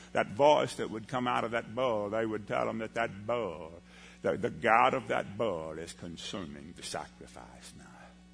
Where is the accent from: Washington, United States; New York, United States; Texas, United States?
Texas, United States; Newton; I said, "Listen, where I'm from, gravy is a beverage, you hear? That's where I'm from. I'm from Newton, Texas."